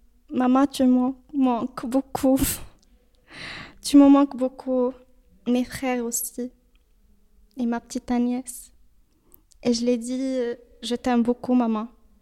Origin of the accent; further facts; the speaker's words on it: Tunisia; moved away; Je viens de Tunisie depuis 8 mois.